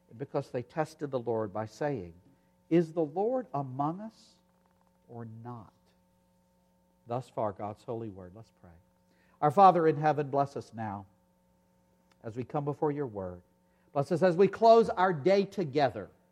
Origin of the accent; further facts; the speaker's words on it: the South, United States; And I come from the South, where not only are you told no problems, but you're told, honey, I just love you so much.